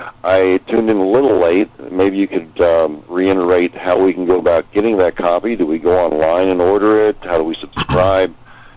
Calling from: Chappaqua, New York, United States; I'm calling from New York in the Chappaqua area.

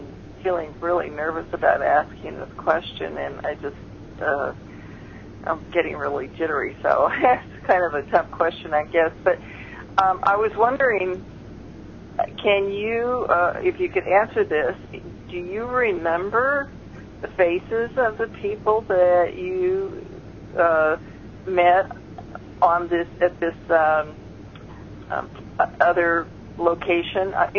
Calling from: Washington, United States; I'm calling from Washington State.

